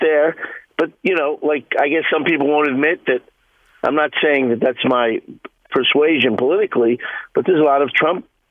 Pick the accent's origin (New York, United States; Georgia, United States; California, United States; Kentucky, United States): New York, United States; New York City; I'm a New Yorker, Sal. I'm a New Yorker.